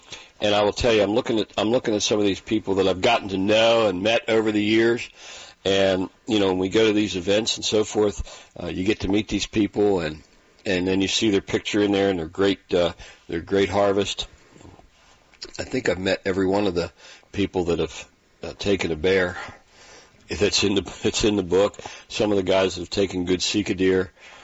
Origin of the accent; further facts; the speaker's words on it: Montgomery County, Maryland, United States; In general, the General Assembly gives the counties what they want. Hey, it's Queen Anne's County. We're from Montgomery County.